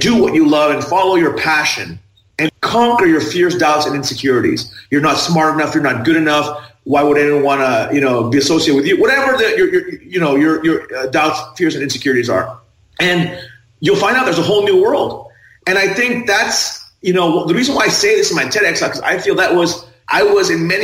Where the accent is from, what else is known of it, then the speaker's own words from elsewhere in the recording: Thailand; I was raised in Thailand, and I, as a child, I lived in a very comfortable upbringing.